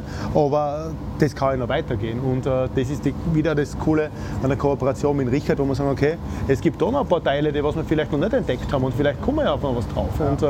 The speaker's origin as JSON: {"language": "German", "region": "Styria", "country": "Austria", "said": "wie es bei uns in der Steiermark ist, bei meinem Betrieb zu Hause"}